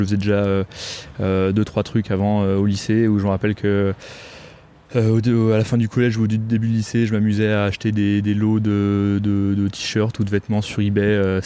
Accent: Meudon, Île-de-France, France; Alors j'ai grandi à Paris, ouais. J'ai grandi dans la région parisienne, j'ai grandi à Meudon exactement.

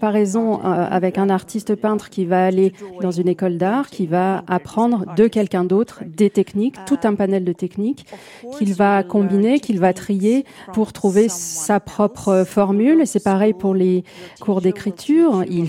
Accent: Fjällbacka, Västra Götaland, Sweden; j'ai choisi de placer mes romans à Fjällbacka, qui est la ville dans laquelle j'ai grandi.

